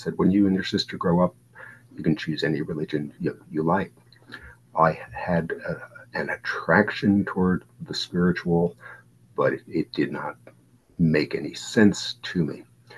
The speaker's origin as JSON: {"language": "English", "region": "Connecticut", "country": "United States", "said": "I am from Connecticut"}